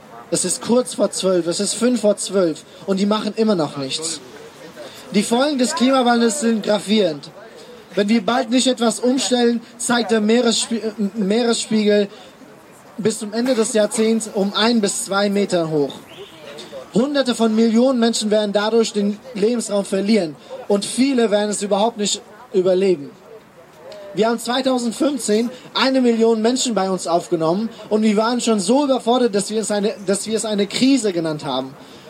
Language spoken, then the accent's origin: German; Afghanistan; German is a second language; now in Germany; Ich habe einige schöne Erinnerungen aus meiner Kindheit in Afghanistan.